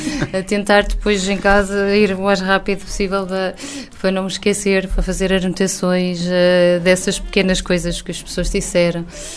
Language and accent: Portuguese; Centro, Portugal; Eu sou da Zona Centro e isto sempre, o agosto, tudo isto não é novo para mim.